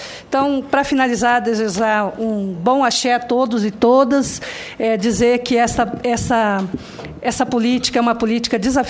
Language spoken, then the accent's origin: Portuguese; Rio Grande do Sul, Brazil; um grande guerreiro dos Pampas, lá do meu estado, que me orgulha muito